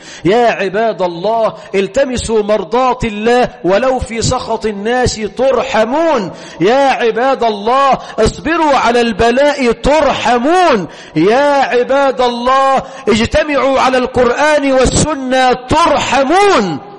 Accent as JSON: {"language": "Arabic", "country": "Egypt", "said": "اللهم اجعل بلدنا مصر أمنا أمانا، رخاء سخاء"}